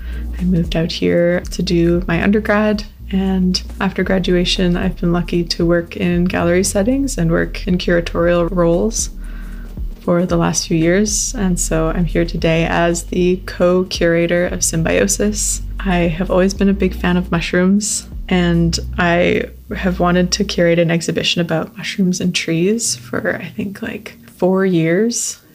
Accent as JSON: {"language": "English", "town": "Edmonton", "region": "Alberta", "country": "Canada", "said": "I am Métis and I come from the Edmonton area."}